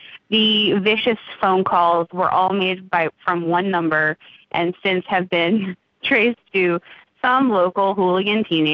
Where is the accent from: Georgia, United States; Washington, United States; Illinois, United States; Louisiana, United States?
Louisiana, United States; New Orleans; And I'm from New Orleans, so a parade just was a natural leap for me.